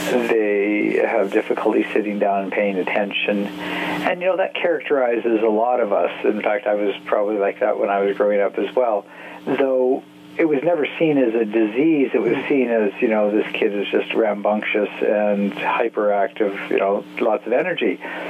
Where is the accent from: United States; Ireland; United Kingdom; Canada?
Canada; I'm Canadian.